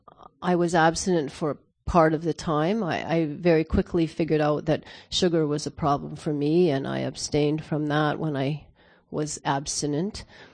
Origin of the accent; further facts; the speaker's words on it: Calgary, Alberta, Canada; and I'm from Calgary, Canada.